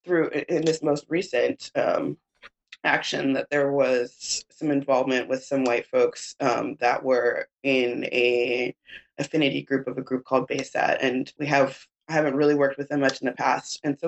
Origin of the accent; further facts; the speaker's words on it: East Coast, United States; now in Oakland, United States; I'm from the East Coast, so I'm not even from Oakland myself